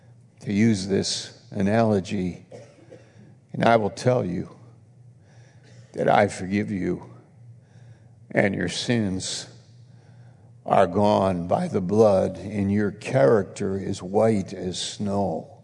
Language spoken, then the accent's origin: English; United States; And it's our prayer as an American, as people living in this country, that the Spirit of God would move in our country like he has in the past.